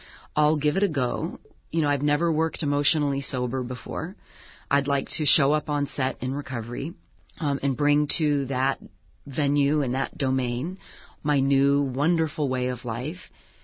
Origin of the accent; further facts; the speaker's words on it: United States; Well, I am American, and so that's, you know, a lever I try to push.